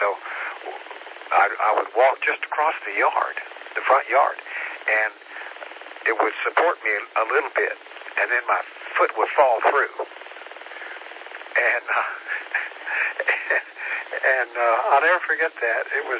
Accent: Tennessee, United States; I'm not originally from here. I grew up in East Tennessee, and we had all the same weather, but summer is a little different here.

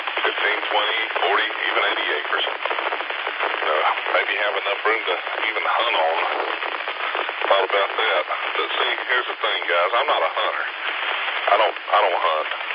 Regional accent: Gastonia, North Carolina, United States; Down here where I live and where I grew up, I'm over here by Robinwood Lake in Gastonia. Now, I grew up over on Hoffman Road.

